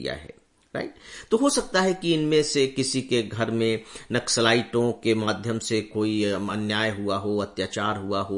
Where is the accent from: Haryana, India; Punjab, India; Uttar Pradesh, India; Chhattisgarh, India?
Chhattisgarh, India; मैं स्वयं भी छत्तीसगढ़ से हूं और उस स्टेट को, उस एरिया को बहुत अच्छे से जानता हूं